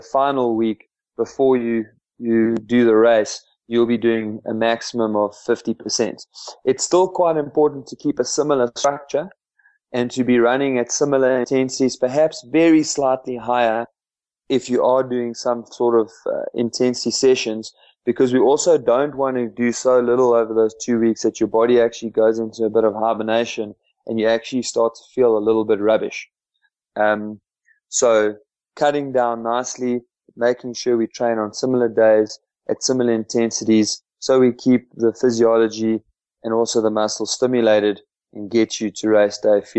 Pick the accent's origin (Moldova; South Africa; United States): South Africa; Welkom, Free State; You know, we grew up just outside Welkom, and they've got the Mealie Marathon on the 24th of January.